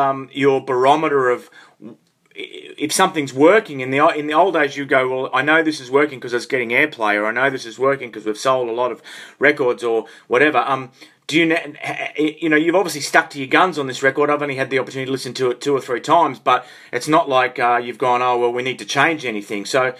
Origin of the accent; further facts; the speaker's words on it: Australia; It cost you a trip to Oz, and I'm Australian.